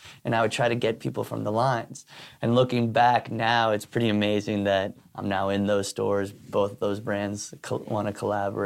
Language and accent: English; New York City, New York, United States; growing up in New York City, my vision of what New York City was hustling. And so like my mom coming here from Spain and trying to make it as like a artist person, and then my dad coming here from Ireland